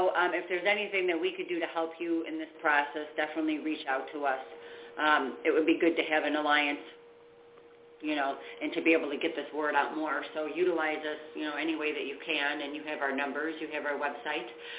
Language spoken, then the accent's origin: English; New York, United States; anytime you say, oh, you know, I'm from New York, people automatically think you're from New York City. You know, I'd be like, nope, I'm like 10 hours from there.